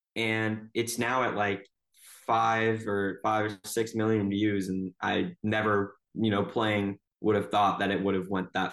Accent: Illinois, United States; I'm from Illinois originally.

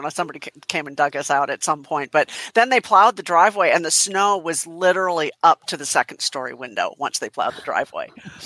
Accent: Minnesota, United States; So, you know, I grew up in Minnesota, and my favorite holiday memory is, you know, you get snowed in a lot in Minnesota

